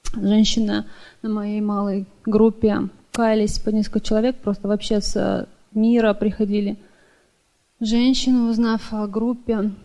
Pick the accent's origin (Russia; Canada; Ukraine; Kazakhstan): Canada; Vancouver, British Columbia; я из Ванкувера.